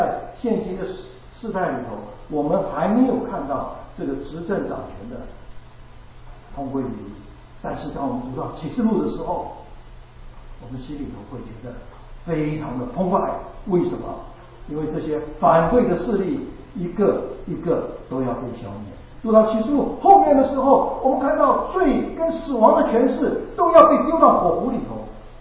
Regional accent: China; 对我们中国人而言，这个墙我们有很深刻的印象，我们有没有万里长城呢？

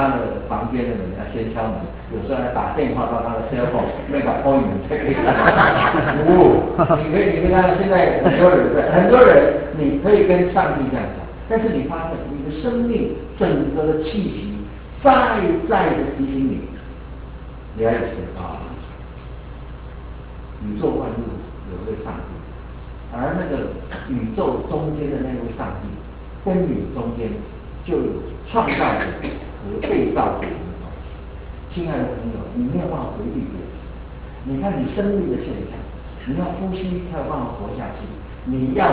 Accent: Taiwan; accent: Taiwanese Mandarin; 我们从台湾来就是换，不晓得应该是换还是换，反正讲不清楚。

